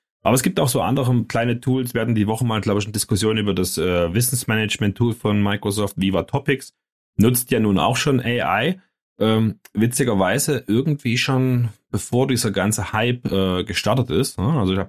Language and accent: German; Saxony, Germany; accent: Saxon; wenn ich mit meinem sächsischen Akzent, ich glaube, man hört den manchmal ein bisschen hier raus.